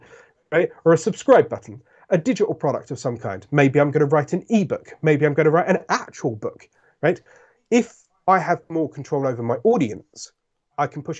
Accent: United Kingdom; I've had a nice cup of tea, because I'm British

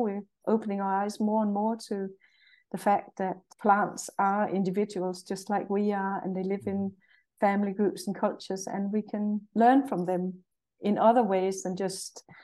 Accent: Jutland, Denmark; I'm Danish, and I come from Jutland in Denmark, and from really sort of countrified. To give you the perspective, my dad came from a place called Stony Place, and my mother came from a place called Turnip.

